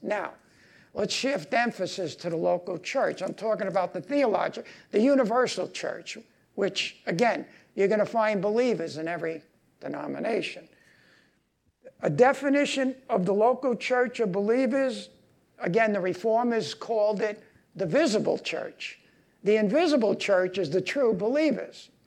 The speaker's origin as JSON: {"language": "English", "town": "Brooklyn", "region": "New York", "country": "United States", "said": "He's from Mexico City. I'm from Brooklyn."}